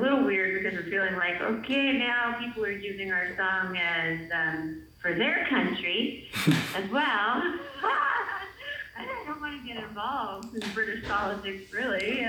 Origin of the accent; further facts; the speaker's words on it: California, United States; I'm from the South, the San Francisco Bay Area, or that's where we live